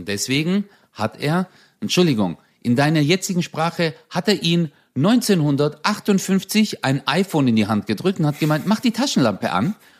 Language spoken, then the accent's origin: German; Turkey; Türkei, da wo ich herkomme, ist Texas.